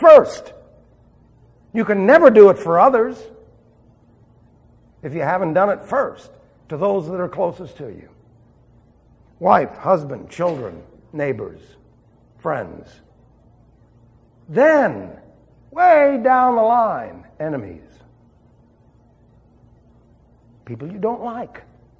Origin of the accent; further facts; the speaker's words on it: New York, United States; Remember, I was raised in New York.